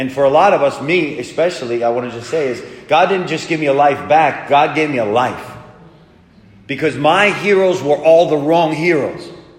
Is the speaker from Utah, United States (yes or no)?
no; Long Island, New York, United States; I didn't come out of Long Island and get involved with drugs